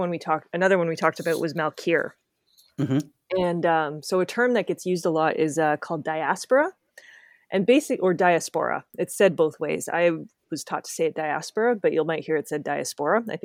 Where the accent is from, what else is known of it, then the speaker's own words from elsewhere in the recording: Quebec, Canada; Quebec nationalism affected me growing up. It was an interesting thing. I'm French Canadian, so it's a thing I think about a lot.